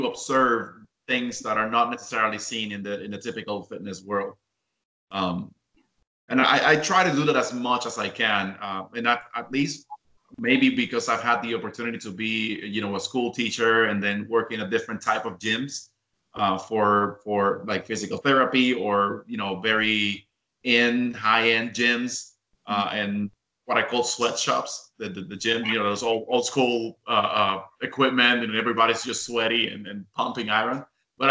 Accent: Puerto Rico; I'm from Puerto Rico

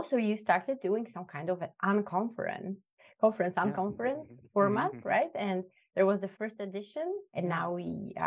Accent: Poland; There are countries like I'm from Poland and we like to be a boss or a director.

